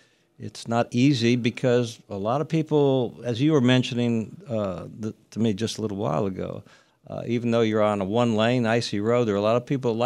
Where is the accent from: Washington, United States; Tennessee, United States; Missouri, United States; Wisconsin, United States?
Wisconsin, United States; I was raised in Wisconsin.